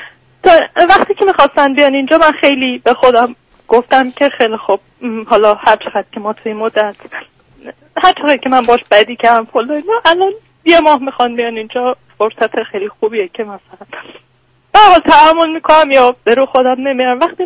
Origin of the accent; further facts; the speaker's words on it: Iran; moved away; از ایرانم میرفتم